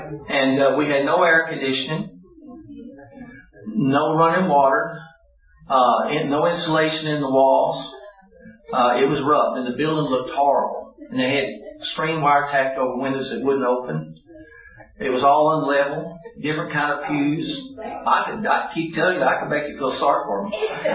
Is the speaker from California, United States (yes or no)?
no; Dallas, Texas, United States; I grew up in Dallas.